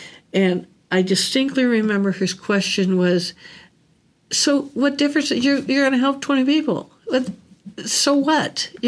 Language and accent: English; California, United States; also born or lived in Colorado; now in Omaha, United States; I mean, I grew up in California. I lived in Colorado for a while and all that.